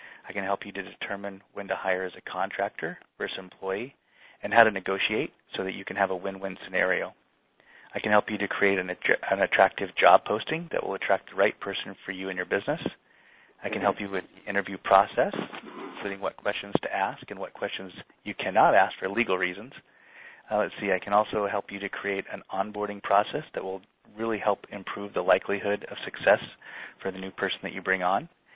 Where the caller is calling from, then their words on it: Portland, Oregon, United States; I'm calling from Portland, Oregon